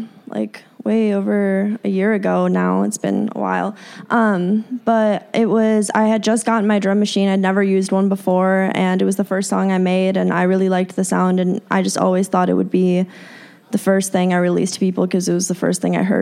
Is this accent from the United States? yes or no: yes; Chicago, Illinois, United States; I grew up in Chicago, and I was always singing and writing songs